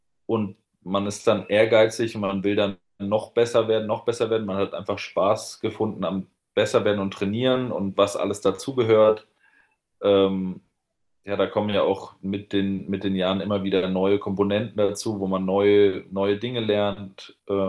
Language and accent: German; Dossenheim, Baden-Württemberg, Germany; Ich bin ja kein Heidelberger an sich, ich bin ja Dossenheimer.